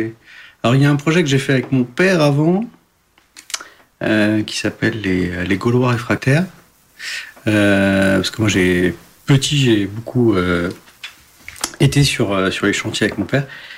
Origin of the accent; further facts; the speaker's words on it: Portugal; en tant que Portugais, déjà on est blanc, On est plutôt catholique quand même